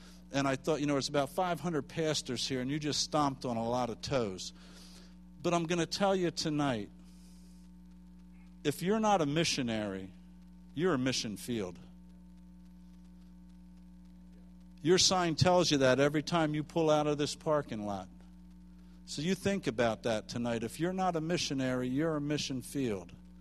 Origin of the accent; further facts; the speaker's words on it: New Jersey, United States; You know, and people from Jersey, we're not from the South, so we don't come to visit before we tell you what we want to tell you.